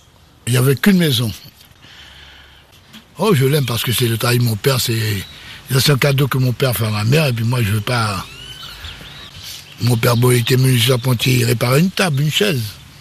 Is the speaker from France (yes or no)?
yes; Saint-Laurent-du-Maroni, French Guiana, France; born there; Je suis né à Saint-Laurent et fils d'ancien forçat.